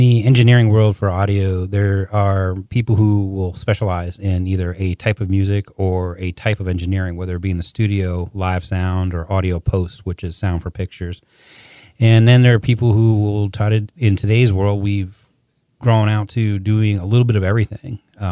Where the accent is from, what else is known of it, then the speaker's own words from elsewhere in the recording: Florida, United States; Well, I come from Florida.